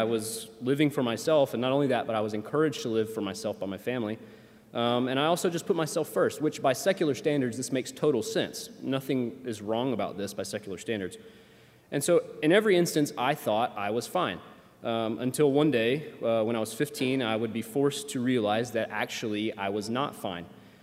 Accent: Alabama, United States; And despite growing up in the South in Alabama, I had actually only gone to church maybe like 10 times before I was 15 or 16.

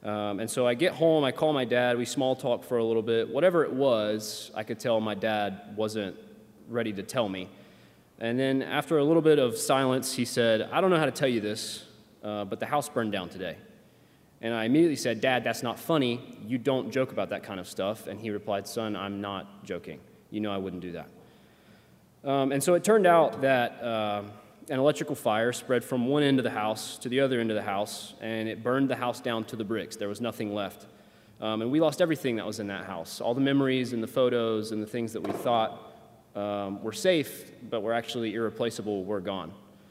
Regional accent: Alabama, United States; And despite growing up in the South in Alabama, I had actually only gone to church maybe like 10 times before I was 15 or 16.

